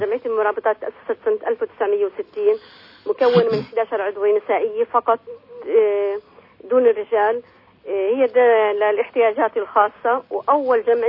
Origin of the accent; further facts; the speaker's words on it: Gaza, Gaza Strip, Palestine; إحنا كانوا جينا من غزة على فكرة